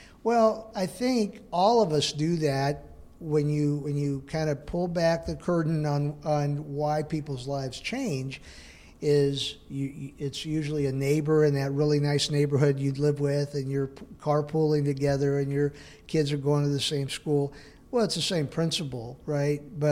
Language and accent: English; United States; even though I'm Mexican American, mm-hmm. my parents were farm workers, we lived right along the border for many years before moving to California